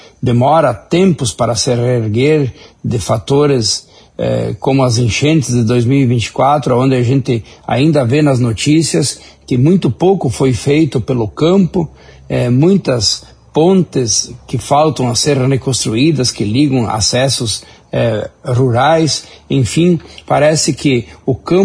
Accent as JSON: {"language": "Portuguese", "region": "Rio Grande do Sul", "country": "Brazil", "said": "O sentimento então que nos traz como gaúchos é que falta alguma coisa"}